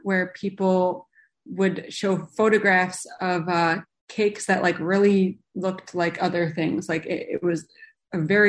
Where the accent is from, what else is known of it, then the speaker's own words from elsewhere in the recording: Chicago, Illinois, United States; so I grew up in Chicago and my husband might murder me if he listens to this.